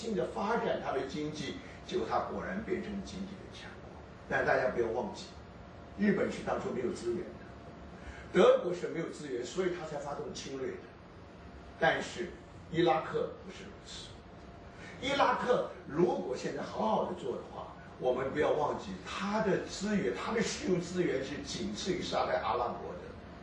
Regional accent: New York, United States; 因为我是从纽约来的

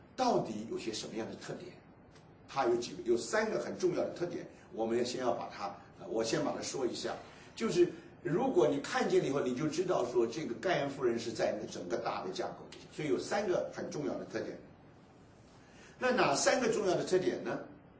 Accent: China; 他们就像我们中国人说是苦行僧，是那种意思

